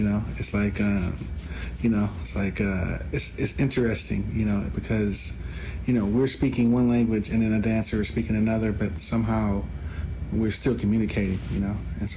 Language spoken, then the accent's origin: English; Los Angeles, California, United States; growing up in Los Angeles and the time when I was a kid, that was kind of the culture.